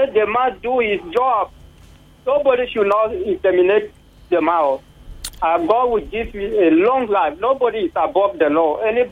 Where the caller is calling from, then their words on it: Jatoka, Benue, Nigeria; I'm calling from Benue State, Ikonde Local Government, Jatoka.